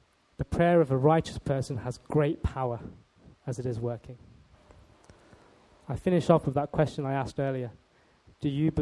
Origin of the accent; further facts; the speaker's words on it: Leicester, East Midlands, United Kingdom; So we grew up in Leicester, and we had lots of friends.